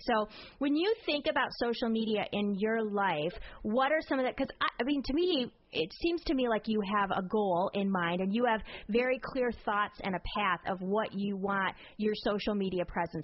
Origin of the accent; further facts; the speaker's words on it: Michigan, United States; I'm from Michigan, so I thought it was interesting.